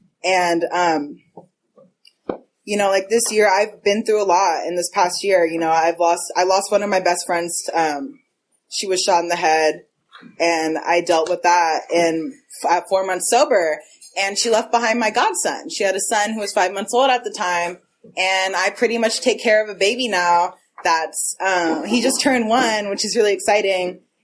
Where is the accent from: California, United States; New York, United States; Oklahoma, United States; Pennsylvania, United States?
California, United States; Oakland; And I'm from Oakland. I'm really from the town.